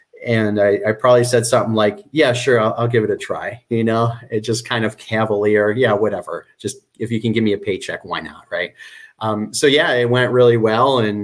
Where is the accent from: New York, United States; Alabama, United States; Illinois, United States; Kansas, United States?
Illinois, United States; Chicago; now in Florida, United States; So I'm in Florida now, but I was born and raised in Chicago.